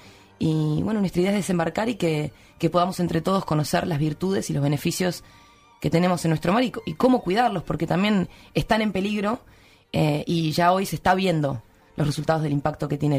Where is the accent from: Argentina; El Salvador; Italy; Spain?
Argentina; la herramienta legal que tenemos como argentinos para poder proteger nuestros recursos